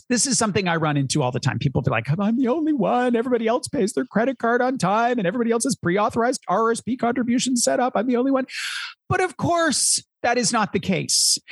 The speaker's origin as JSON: {"language": "English", "town": "Glasgow", "region": "Scotland", "country": "United Kingdom", "tie": "born or raised there", "said": "When I grew up in Glasgow"}